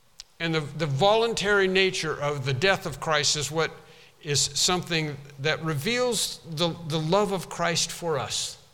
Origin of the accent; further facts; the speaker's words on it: the South, United States; we're from the South, so we said, Daddy.